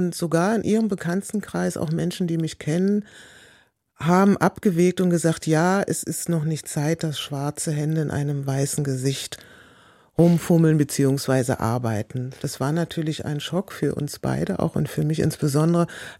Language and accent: German; Berlin, Germany; also born or lived in London; ich komme aus Berlin, Deutschland.